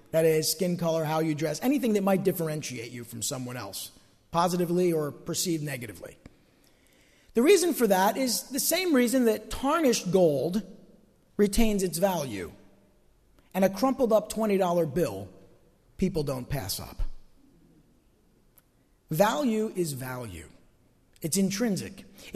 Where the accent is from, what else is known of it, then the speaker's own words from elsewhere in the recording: East Rutherford, New Jersey, United States; I had grown up over here in East Rutherford and was born in Passaic in Beth Israel Hospital, and I grew up over in East Rutherford, and it was an Italian neighborhood